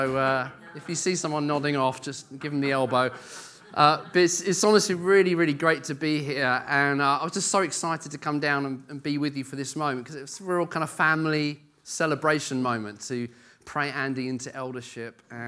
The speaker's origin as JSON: {"language": "English", "town": "Brighton", "region": "South East England", "country": "United Kingdom", "tie": "born or raised there", "also_born_or_lived": "Newcastle", "lives_now": "Bedford, United Kingdom", "said": "I come from Bedford. I grew up in Brighton originally, then went up north to Newcastle, where I worked and was an elder in a church there, and I'm now in Bedford."}